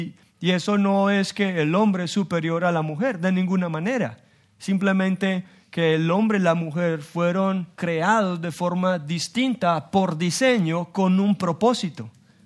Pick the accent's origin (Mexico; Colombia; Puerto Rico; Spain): Colombia; por gracia de Dios, yo soy colombiano.